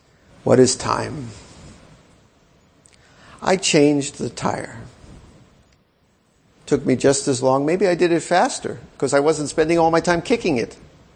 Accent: Japan; now in United States; I come here from Japan. Japan, you turn the TV on, they're selling you this thing, selling you. You need this, you need that. I come here to America, same thing, it's just in English.

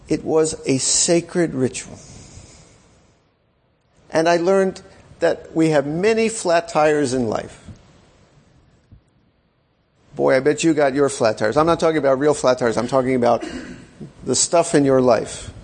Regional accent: Japan; now in United States; I come here from Japan. Japan, you turn the TV on, they're selling you this thing, selling you. You need this, you need that. I come here to America, same thing, it's just in English.

